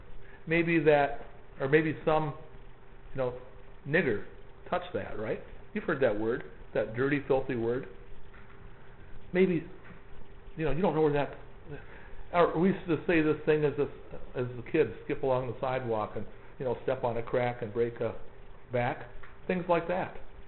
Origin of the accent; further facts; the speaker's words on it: Warren, Michigan, United States; I grew up in Warren, a suburb of Detroit.